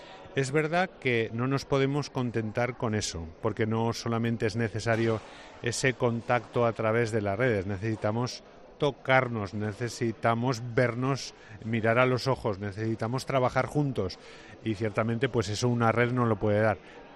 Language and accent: Spanish; Huesca, Aragon, Spain; No me andaré por rodeos, ¿no? En ese sentido, pues soy como muy de Huesca, ¿no?